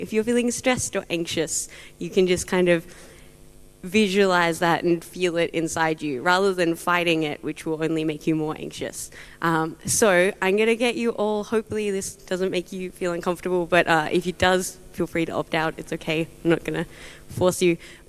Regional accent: Australia; because I'm Australian and apparently we're very good at speaking fast.

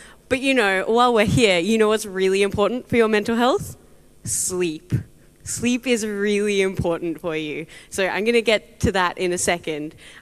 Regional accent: Australia; because I'm Australian and apparently we're very good at speaking fast.

